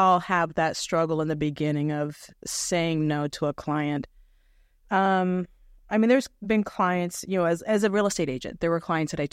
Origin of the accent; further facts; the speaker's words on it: Florida, United States; now in Illinois, United States; And so, you know, I come from Florida to Illinois.